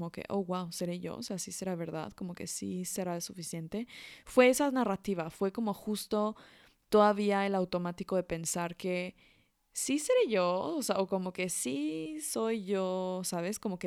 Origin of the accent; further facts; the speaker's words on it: Mexico City, Mexico; Yo cuando tenía 5 años y yo nací en Ciudad de México, entonces en ese momento vivía en Ciudad de México